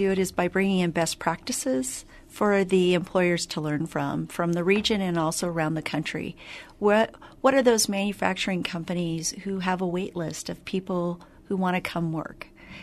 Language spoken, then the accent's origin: English; Pacific Northwest, United States; now in La Crosse, United States; because I come from the Pacific Northwest, I love the outdoors.